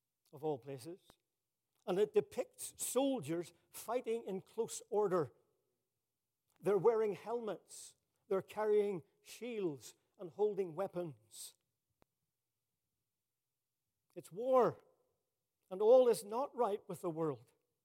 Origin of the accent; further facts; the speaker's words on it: Ireland; I'm from Ireland originally.